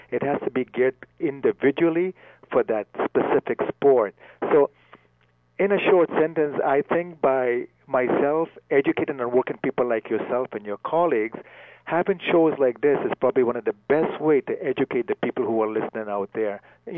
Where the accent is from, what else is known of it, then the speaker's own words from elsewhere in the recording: Trinidad & Tobago; now in Canada; being a young man growing up in Trinidad in the West Indies, people ate well, we exercised quite frequently, the weather was warmer, and when I came to Canada